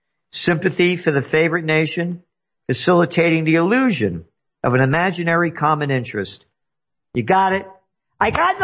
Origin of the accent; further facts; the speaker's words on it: United States; I'm an American. I am a patriot.